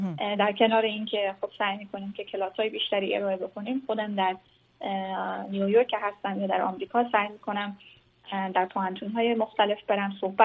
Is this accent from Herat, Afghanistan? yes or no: yes; Herat, Afghanistan; moved away as an adult; also born or lived in Iran; now in United States; من به نیت یک مهاجر افغان در ایران به دنیا آمدم و بعد از سال 2002 ما هرات برگشتیم و در اونجا بودیم و 2012 آمریکا آمدم.